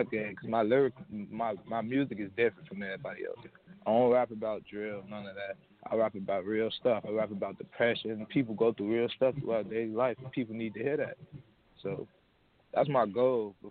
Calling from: Chicago, Illinois, United States; I'm calling from Chicago, Illinois, the west side.

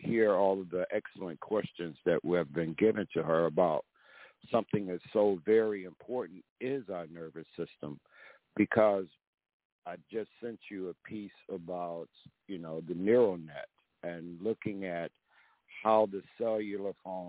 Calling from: Georgia, United States; I'm calling you from the stolen lands of the I'm sitting here on the stolen lands of the Muscogee Creek Nation in Georgia.

